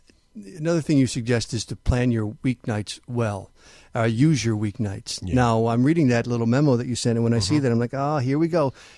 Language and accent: English; Manteno, Illinois, United States; I grew up in Manteno, Illinois.